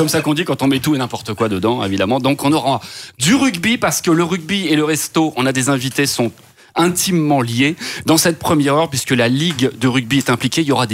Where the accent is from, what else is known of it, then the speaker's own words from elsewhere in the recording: Corsica, France; Et moi-même, évidemment, en tant que Corse